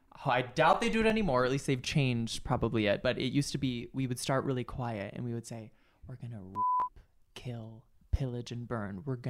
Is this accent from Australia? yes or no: no; California, United States; I grew up in the Bay Area. So it's a very like accepting place, but I was still so petrified.